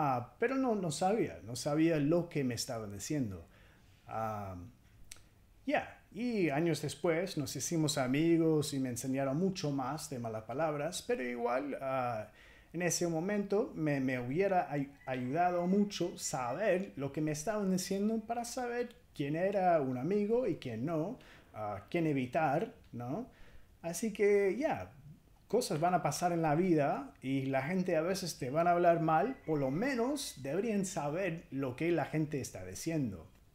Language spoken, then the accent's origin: Spanish; California, United States; Spanish is a second language; Yo crecí en California, en un pueblito un poco norte de Los Ángeles, que era la mayor parte latina y, digamos, 80-85% de la gente, y la mayor parte eran mexicana.